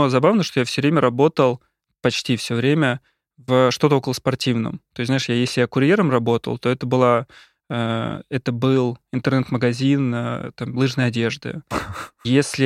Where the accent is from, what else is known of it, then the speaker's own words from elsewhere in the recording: Ramenskoye, Moscow Oblast, Russia; ну я же из Раменска